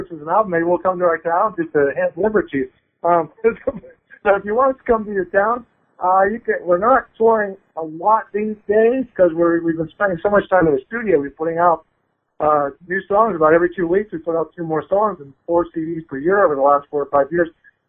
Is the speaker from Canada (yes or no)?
no; Pittsburgh, Pennsylvania, United States; From the other side of the state I live in, they're from Philadelphia, I'm from Pittsburgh, and there is a big difference.